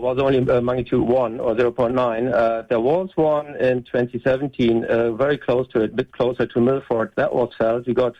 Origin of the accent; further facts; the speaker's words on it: Cologne, North Rhine-Westphalia, Germany; moved away as an adult; I'm originally from Cologne, Germany.